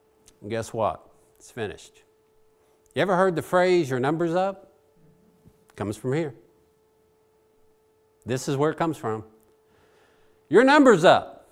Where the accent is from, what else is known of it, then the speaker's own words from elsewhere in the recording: Virginia, United States; we're like from Virginia, so we're a Virginian.